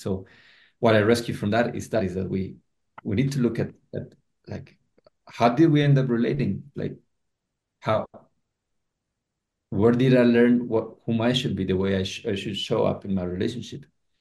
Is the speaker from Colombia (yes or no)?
yes; Colombia; I'm from Colombia, and there it's the way that we're raised is so populous drama.